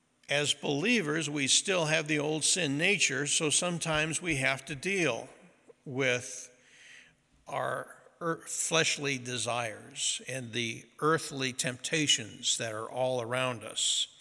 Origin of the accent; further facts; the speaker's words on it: Midwest, United States; I grew up in the Midwest and have smelled them plenty of times